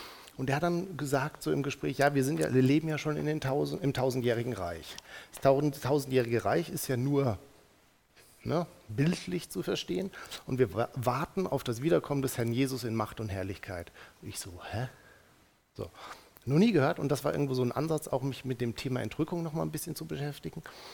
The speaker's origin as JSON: {"language": "German", "region": "Hesse", "country": "Germany", "said": "Und ich bin verheiratet. Wir haben zwei Jungs, 6 und 8 Jahre. Und wir kommen aus dem Rhein-Main-Gebiet, irgendwo zwischen Wiesbaden und Frankfurt wohnhaft."}